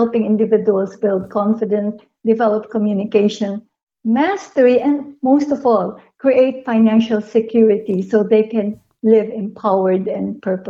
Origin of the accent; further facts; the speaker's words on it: Manila, Metro Manila, Philippines; born there; first language Tagalog; Oh, I was born in Manila.